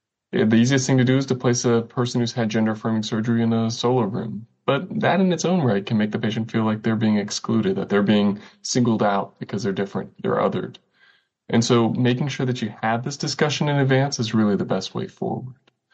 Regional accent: Texas, United States; So I'm from Texas, so I love to eat.

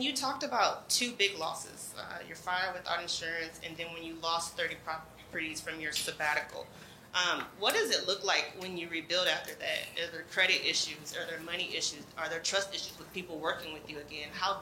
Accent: Houston, Texas, United States; I'm from Houston, Texas.

